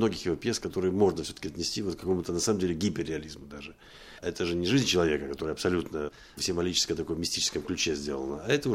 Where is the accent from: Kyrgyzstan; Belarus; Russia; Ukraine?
Kyrgyzstan; Bishkek; born there; я родился в Киргизии, в городе Фрунзе. Мама русская, папа итальянец, родился в Киргизии. Я такой космополит, у меня нет родины.